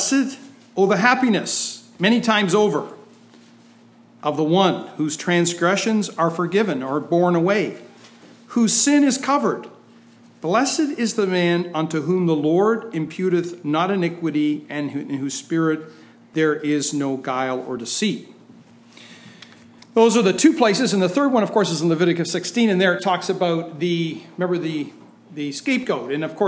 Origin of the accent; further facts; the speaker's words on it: Sarnia, Ontario, Canada; And I'm from Sarnia, Ontario, Canada. So I'm a Canadian. I'm a foreigner in a foreign country.